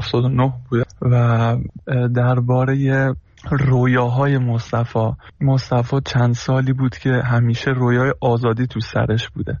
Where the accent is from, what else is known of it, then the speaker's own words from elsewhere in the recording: Iran; moved away; ما هم که خارج از ایرانیم